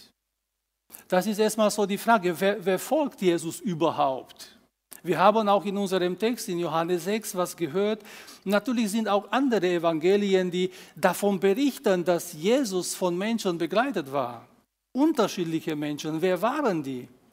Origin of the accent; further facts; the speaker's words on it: Romania; wie Uwe mich schon vorgestellt hat. Geboren bin ich in Rumänien und auch dort aufgewachsen.